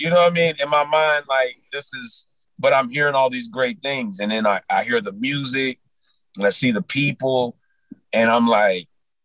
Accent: Indiana, United States; I was coming from Indiana and, these type of kind of like, I only thought this kind of stuff like went on in New York, you know what I mean?

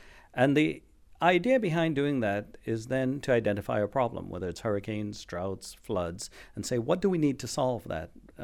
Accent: Trinidad & Tobago; So I grew up in the Southern Caribbean, the island that is the furthest south in the Caribbean, the country of Trinidad and Tobago. I grew up on the island of Trinidad. I come from an agricultural family.

